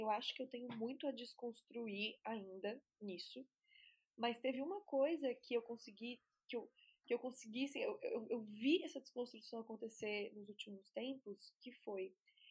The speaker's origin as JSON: {"language": "Portuguese", "town": "Florianópolis", "region": "Santa Catarina", "country": "Brazil", "said": "eu comecei a trabalhar com branding em Florianópolis, que é de onde eu venho"}